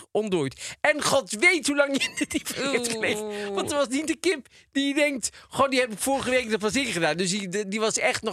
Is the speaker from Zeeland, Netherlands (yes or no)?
no; Tilburg, North Brabant, Netherlands; born there; maar daarnaast in Tilburg, waar ik geboren ben.